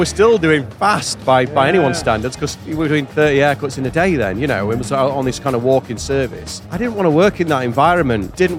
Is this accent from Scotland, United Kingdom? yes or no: no; Sheffield, Yorkshire and the Humber, United Kingdom; also born or lived in London; Moved to Sheffield in the early 70s when my parents moved to work, and then been in Sheffield ever since.